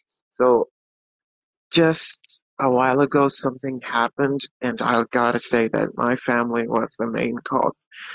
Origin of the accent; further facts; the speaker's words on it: Bahrain; Hi, I am an atheist from Bahrain.